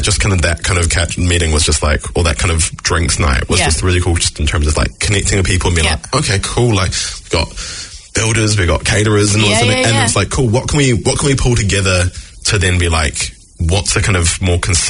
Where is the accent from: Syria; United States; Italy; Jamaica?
Jamaica; as proud as I am as a Jamaican